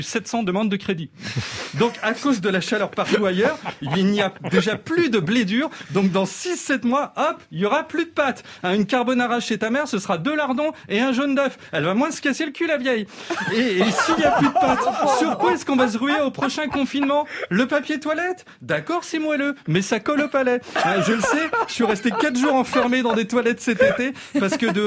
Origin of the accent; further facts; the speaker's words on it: Brittany, France; Ensuite, je suis allé chez moi en Bretagne.